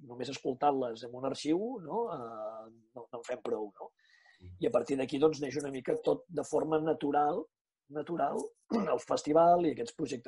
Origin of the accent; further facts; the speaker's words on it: Banyoles, Catalonia, Spain; d'aquí Banyoles, on soc jo, de Banyoles.